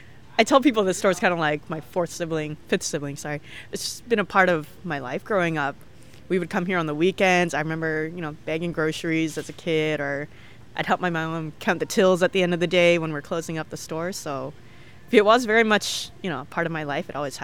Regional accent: Seattle, Washington, United States; So my parents were born and raised in Vietnam, and they escaped after the war, and they both ended up in Seattle. And they got married here, had my brothers and I all here in Seattle, and I was born and raised here.

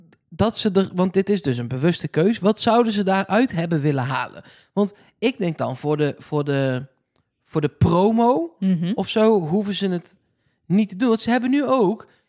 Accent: The Hague, South Holland, Netherlands; En ik kom uit Den Haag. En daar hoor je helemaal niks van.

